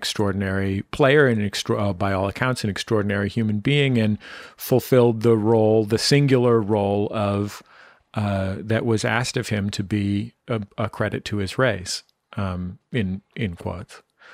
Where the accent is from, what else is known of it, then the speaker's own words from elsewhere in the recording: San Francisco, California, United States; now in Los Angeles, United States; when I went up to my hometown where I was born, San Francisco, to his house to take him with my stepmother into hospice, and when I was leaving to drive back